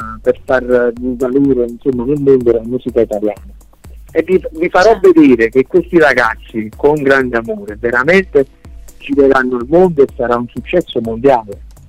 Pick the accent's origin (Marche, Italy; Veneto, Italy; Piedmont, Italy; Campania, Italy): Campania, Italy; Naples; Io poi, figurati, sono napoletano, quindi sono abituato a questa polemica continua.